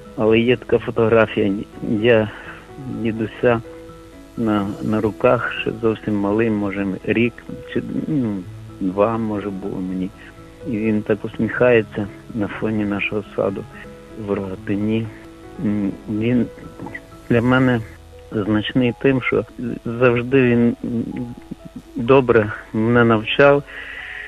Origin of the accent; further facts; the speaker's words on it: Lviv, Lviv Oblast, Ukraine; я зі Львова.